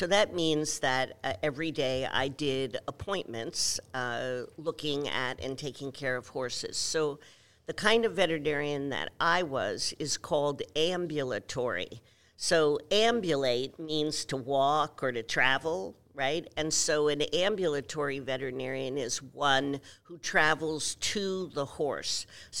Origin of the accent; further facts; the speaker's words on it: New York, United States; also born or lived in New Jersey; I grew up on the East Coast, New York and New Jersey. Some people can still hear it in my accent.